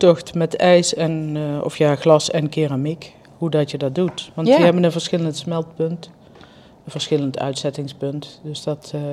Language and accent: Dutch; Limburg, Netherlands; En ook niet opgegroeid met vis. Ik ben opgegroeid in Limburg.